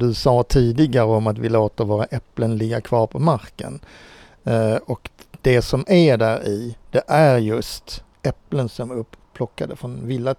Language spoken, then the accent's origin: Swedish; Skåne, Sweden; jag växte upp i en skånsk handelsträdgård där vi bodde 4 generationer i samma boende med mormors mor som lagade all mat.